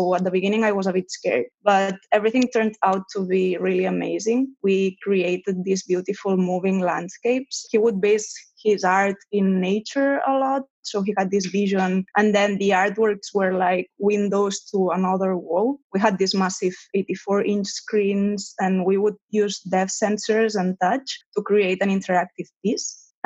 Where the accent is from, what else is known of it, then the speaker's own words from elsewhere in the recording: Barcelona, Catalonia, Spain; English is a second language; now in Boston, United States; I am from the beautiful city of Barcelona that I miss a lot. And I am currently living in Boston. So when I was a kid, I went to school in Barcelona